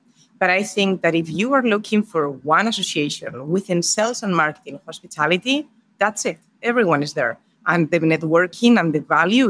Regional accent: Spain; I was born and raised in Spain.

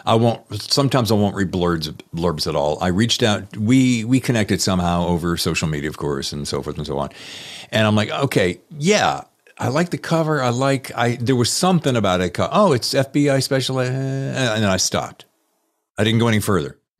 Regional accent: Winston-Salem, North Carolina, United States; born there; My other sister lives in Charlotte, and I was born in Winston-Salem.

